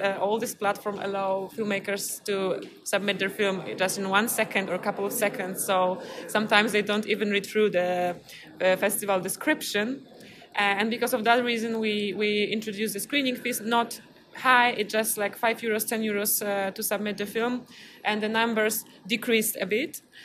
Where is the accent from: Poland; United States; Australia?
Poland; Poznań, Greater Poland; English is a second language; I come from Poznań, Poland.